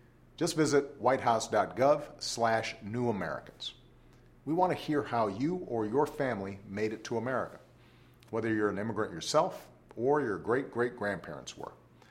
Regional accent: Hawaii, United States; I think of growing up in Hawaii, a place enriched by people of different backgrounds, Native Hawaiian, Filipino, Japanese, Chinese, Portuguese, and just about everything else. Growing up in that vibrant mix helped shape who I am today.

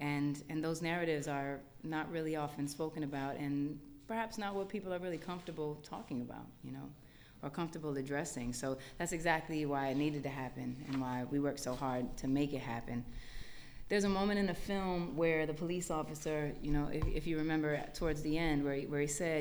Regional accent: New York, United States; growing up in Hell's Kitchen and in Harlem, in the middle of it all

